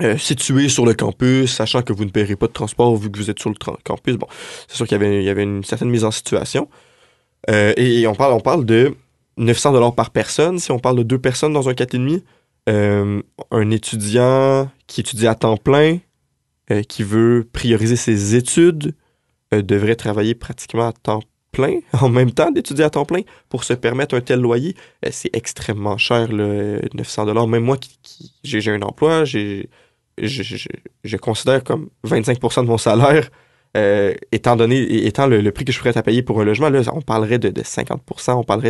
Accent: Quebec, Canada; now in Quebec City, Canada; je viens pas de Québec. Je l'ai dit tantôt, pour ceux qui ont une très bonne mémoire, qui sont avec nous depuis le début de l'épisode, je viens de la région de Montréal, de la Rive-Nord. Et quand je suis arrivé à Québec

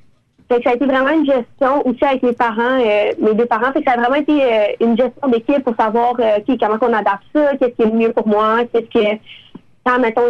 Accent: Quebec City, Quebec, Canada; now in Montreal, Canada; moi je suis originaire de Québec, j'ai tout le temps passé à Québec

